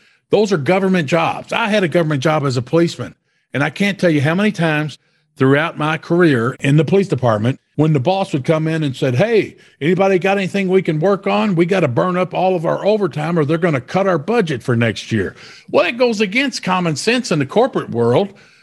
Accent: Louisville, Kentucky, United States; for example, in my hometown here in Louisville, Kentucky, yeah, we've got HUD, we got the state.

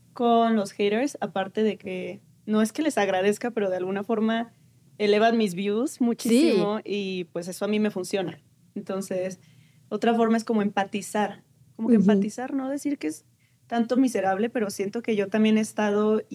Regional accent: Querétaro, Mexico; En la calle desde siempre y más en mi ciudad. Yo soy de Querétaro.

